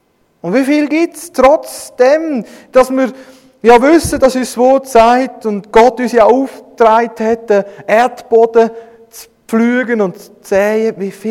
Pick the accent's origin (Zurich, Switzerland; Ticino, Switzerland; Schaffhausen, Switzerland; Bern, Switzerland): Bern, Switzerland; Als Schweizer, als Emmentaler